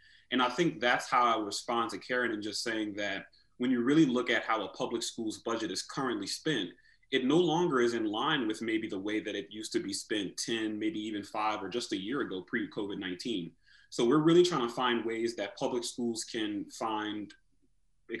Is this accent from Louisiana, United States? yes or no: yes; New Orleans, Louisiana, United States; now in New Hampshire, United States; What that did for me when I moved to New Hampshire from New Orleans is it built a strong network of business and professional mentors that I have to this day.